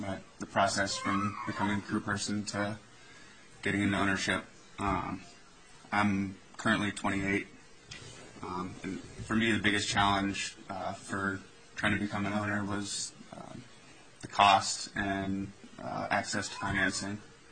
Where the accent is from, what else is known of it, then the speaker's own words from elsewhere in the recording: Kodiak, Alaska, United States; also born or lived in Anchorage; I'm from Anchorage, but I grew up set netting and standing in Kodiak.